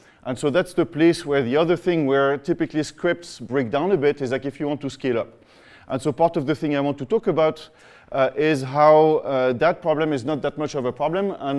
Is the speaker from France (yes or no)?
yes; France; accent: French; English is a second language; now in San Francisco, United States; you guessed that I'm coming from San Francisco, which is true. So the accent is French